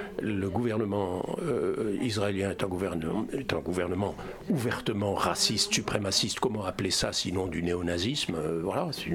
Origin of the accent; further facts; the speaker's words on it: France; Alors, je ne vais pas prendre de précaution, mais je suis français.